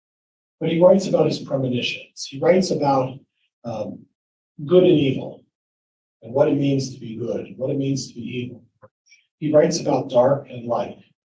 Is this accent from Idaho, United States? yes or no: yes; Meridian, Idaho, United States; And I'm from Meridian, Idaho. I'm an attorney from Meridian, Idaho, over here on the west side of the state.